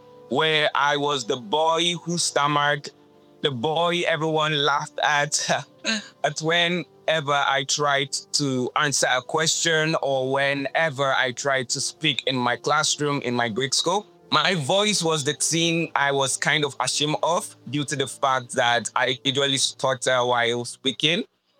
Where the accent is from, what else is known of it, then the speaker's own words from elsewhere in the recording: Nigeria; I come from Nigeria, a country in which the world often meets through headlines.